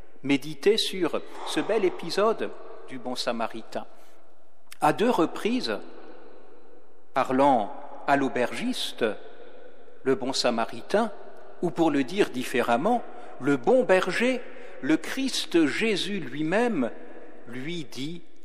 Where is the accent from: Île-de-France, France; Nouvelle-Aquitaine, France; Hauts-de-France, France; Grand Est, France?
Grand Est, France; appelé chez nous en Alsace les Sœurs de la Toussaint.